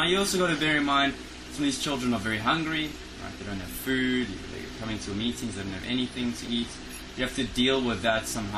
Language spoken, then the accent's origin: English; Western Cape, South Africa; I've been living in Cape Town for a very long time. I'm a South African.